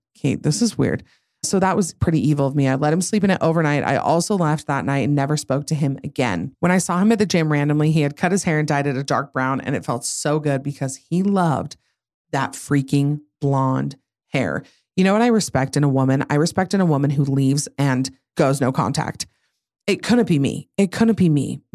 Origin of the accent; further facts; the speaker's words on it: Idaho, United States; I'm from Idaho and it froze that night.